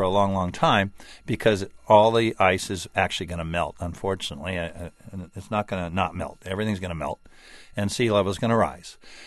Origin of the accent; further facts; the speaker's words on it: California, United States; And I've always thought, since I grew up in California, it would be wonderful to have one of these off of Catalina